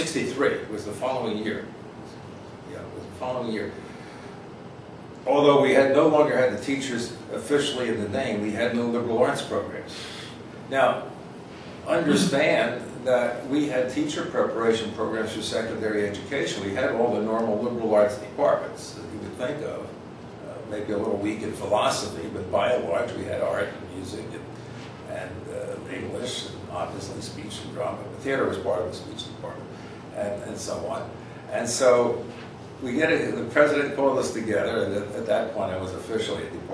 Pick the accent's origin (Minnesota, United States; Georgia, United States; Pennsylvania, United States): Pennsylvania, United States; Philadelphia; Born and raised in Philadelphia, went to the public schools in Philadelphia